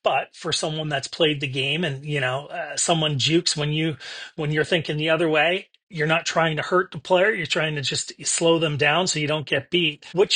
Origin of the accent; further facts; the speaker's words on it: Canada; Growing up in Canada, I never understood